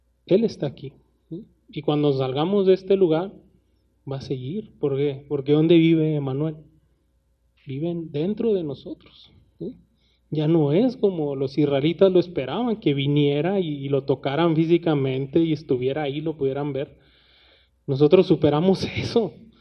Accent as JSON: {"language": "Spanish", "country": "Mexico", "said": "como mexicanos nos alcanzó esa luz."}